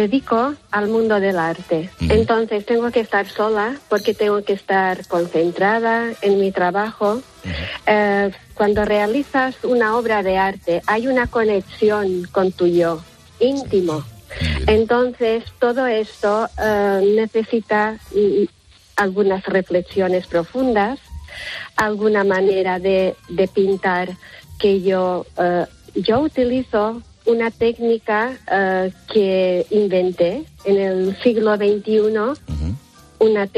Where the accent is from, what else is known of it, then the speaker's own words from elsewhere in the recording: Manacor, Balearic Islands, Spain; porque yo soy de Manacor, ajá, Mallorca